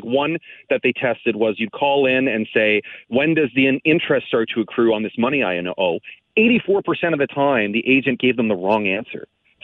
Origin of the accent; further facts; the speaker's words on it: Waterloo, Ontario, Canada; How's my hometown today?